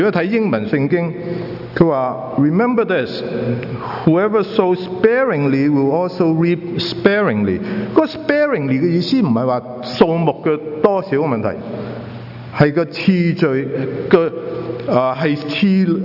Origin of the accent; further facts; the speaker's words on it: China; 咁我哋中國人都話啦，種瓜得瓜，又種豆得豆